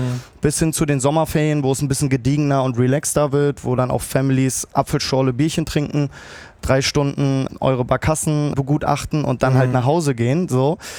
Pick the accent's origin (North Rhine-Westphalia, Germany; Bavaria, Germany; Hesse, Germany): Hesse, Germany; Fulda; weil ich in Fulda, meiner Heimatstadt, einen Beachclub auf einem Parkdeck eröffnen wollte